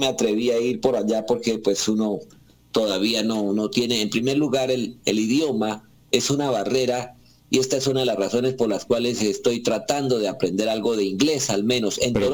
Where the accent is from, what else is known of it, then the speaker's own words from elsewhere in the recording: Bucaramanga, Santander, Colombia; Pero me crié en el barrio Bucaramanga, don Alfonso. Yo, mi infancia, mi adolescencia y gran parte de mi vida de adulto fue en el barrio San Francisco de la ciudad de Bucaramanga.